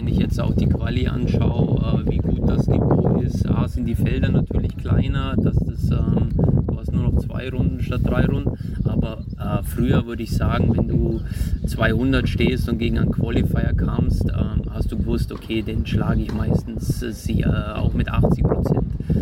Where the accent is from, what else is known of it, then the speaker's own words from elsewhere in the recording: Germany; dass ich sehr viele Turniere in Deutschland, in meiner Heimat spielen konnte.